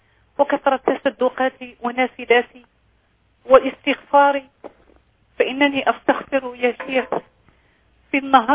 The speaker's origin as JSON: {"language": "Arabic", "country": "Algeria", "said": "من الجزائر."}